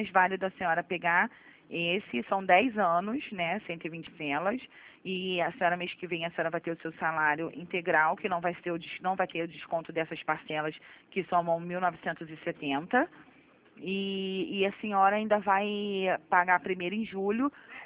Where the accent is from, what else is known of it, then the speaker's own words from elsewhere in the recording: Rio de Janeiro, Brazil; Sou do Rio, sou do centro do Rio.